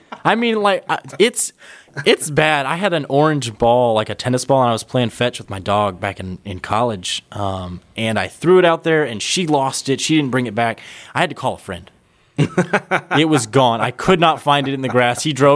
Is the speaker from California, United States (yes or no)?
yes; California, United States; I like Asian food. I grew up in California. Lots of different types of Asian food.